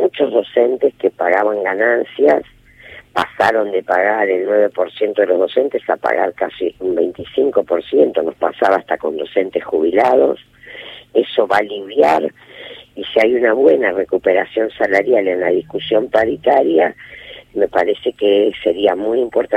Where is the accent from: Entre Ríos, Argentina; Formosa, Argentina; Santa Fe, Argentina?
Santa Fe, Argentina; Yo soy santafesina y sí. Lo viví porque en mi provincia volvieron escuelas de chicos que no tenían conectividad